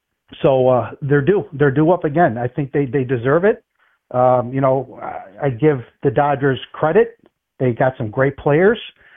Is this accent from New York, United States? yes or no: yes; New York, United States; You know, growing up in Western New York, and I've always played youth baseball